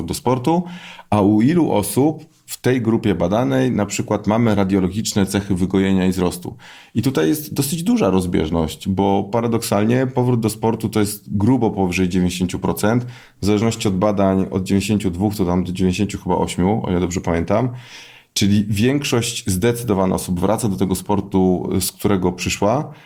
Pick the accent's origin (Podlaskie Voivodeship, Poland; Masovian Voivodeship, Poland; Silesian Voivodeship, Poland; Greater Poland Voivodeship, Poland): Greater Poland Voivodeship, Poland; Poznań; żeby tylko przyjeżdżać do Poznania, bo jestem z Poznania.